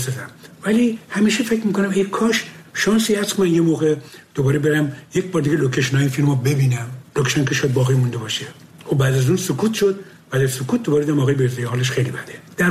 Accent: Abadan, Khuzestan, Iran; من بچه آبادانم، آبادان نزدیک تیارا و میارا اینا بر بیرون بود،

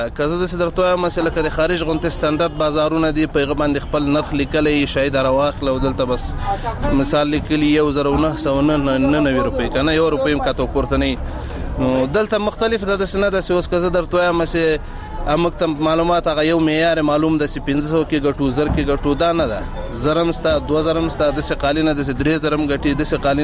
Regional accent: Logar, Afghanistan; زه د لوګر ولایت اوسیدونکی یم.

